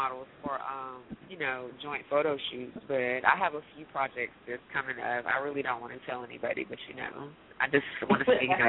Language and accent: English; Miami, Florida, United States; also born or lived in Bremerhaven, Germany; I was born in Bremerhaven, Germany. That's in Europe or whatever. I was born military, but I came to the United States. I was basically raised in Miami, but a few other places as well because my parents were military.